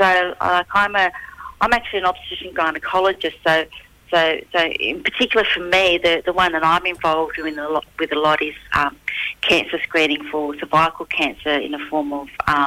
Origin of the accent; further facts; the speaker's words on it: Port Stephens, New South Wales, Australia; So I'm a Warramai woman from Port Stephens area, which is just north of Newcastle in New South Wales, so beautiful part of the world.